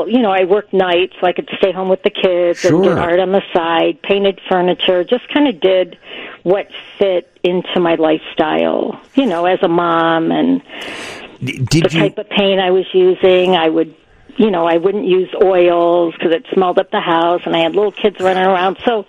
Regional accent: Lombard, Illinois, United States; Okay, I grew up in Lombard with my mom and dad, and I had 8 brothers and sisters, so there were 9 kids

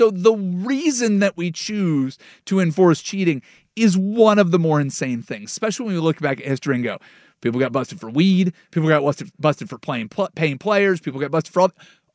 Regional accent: Vancouver, Washington, United States; I'm from Vancouver, Washington.

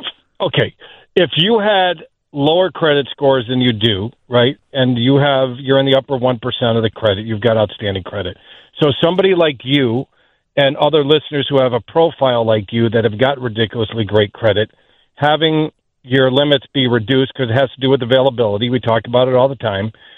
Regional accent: New York, United States; I'm from New York, and my family's in New York.

